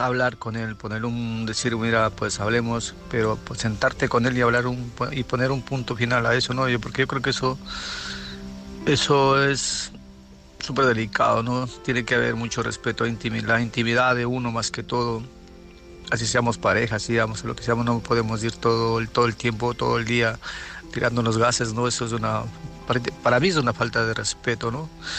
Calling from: Murcia, Region of Murcia, Spain; de Murcia.

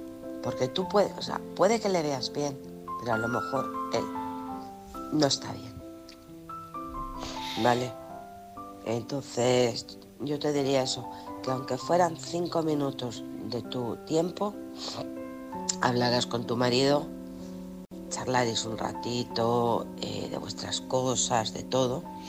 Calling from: Alcorcón, Community of Madrid, Spain; de Alcorcón. Feliz comienzo de semana.

